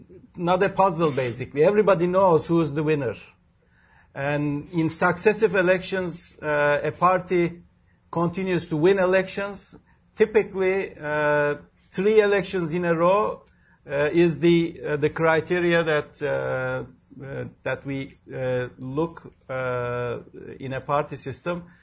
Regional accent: Urla, İzmir, Turkey; English is a second language; I think if you follow what's happening in Urla, my hometown in Izmir, I mean, it's shameful to see the attacks to BDP representatives all over country.

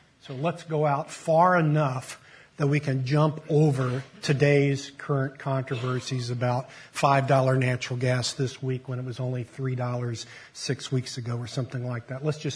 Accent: Denver, Colorado, United States; Let me begin by saying I acknowledge that I'm from Denver, Colorado.

